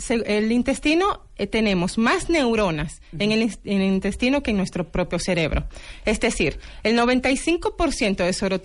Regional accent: Dominican Republic; Aunque soy de República Dominicana.

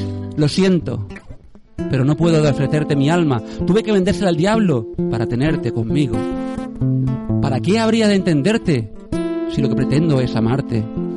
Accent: Valencia, Valencian Community, Spain; Quizás esto es porque somos aquí de Valencia

